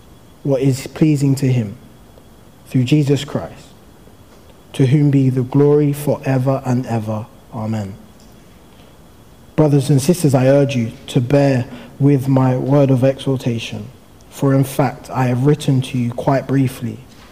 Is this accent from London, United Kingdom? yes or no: yes; Ponders End, London, United Kingdom; I grew up on a cul-de-sac, like I mentioned. I grew up in Ponders End, and there was about 8 boys, all within a few years of each other